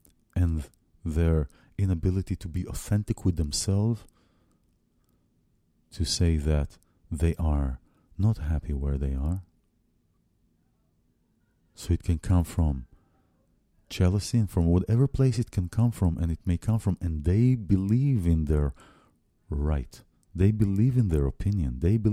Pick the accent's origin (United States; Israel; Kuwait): Israel; I have a very strong spiritual connection to my home country, to Israel, and I always will.